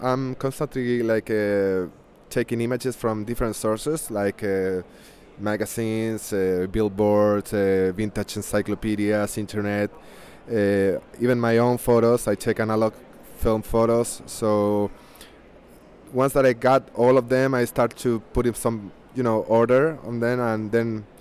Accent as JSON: {"language": "English", "country": "Chile", "also_born_or_lived": "New Zealand", "second_language": "English", "said": "I'm from Chile. This is my third time here in New Zealand. Second year in the art fair. I used to live here 10 years ago"}